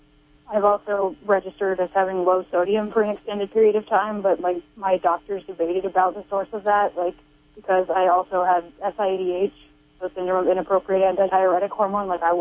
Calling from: Phillipsville, California, United States; Phillipsville.

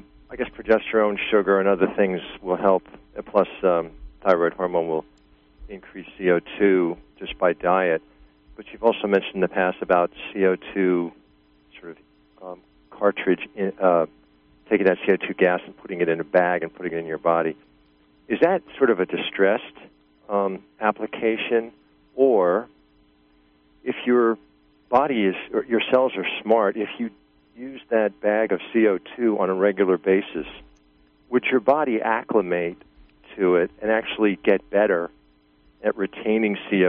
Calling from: New Jersey, United States; New Jersey.

